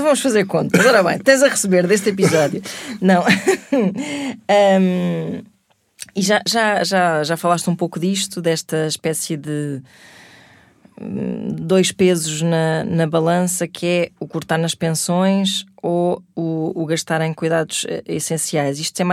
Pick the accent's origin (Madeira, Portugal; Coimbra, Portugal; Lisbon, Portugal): Lisbon, Portugal; eu como lisboeta, e vivi em Alfama ainda por cima, em tempos